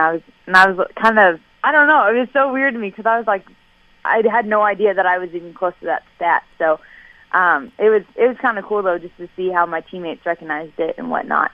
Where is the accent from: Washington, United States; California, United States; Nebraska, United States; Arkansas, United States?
Washington, United States; Covington; I am originally from Covington, Washington